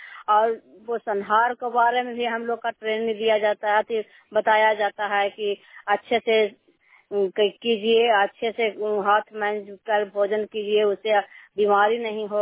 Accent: Rupaspur, Bihar, India; मैं रुपसपुर के रहने वाला हूँ।

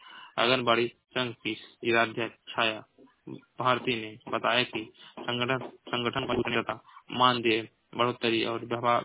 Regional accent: Uttar Pradesh, India; मैं जिला महाराजगंज का निवासी हूँ।

